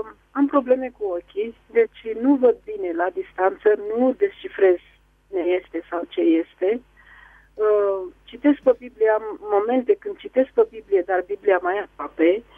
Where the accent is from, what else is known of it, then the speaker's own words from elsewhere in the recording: Niculești, Dâmbovița, Romania; eu sunt din Niculești, Ciocănari, aproape de București.